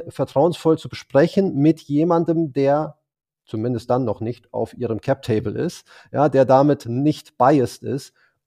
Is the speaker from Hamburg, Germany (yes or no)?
yes; Hamburg, Germany; Ich bin ein Hamburger Jung mit türkischen Wurzeln